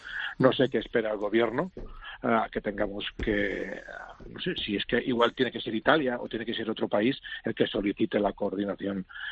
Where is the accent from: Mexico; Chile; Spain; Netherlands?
Spain; los que estamos a bordo somos españoles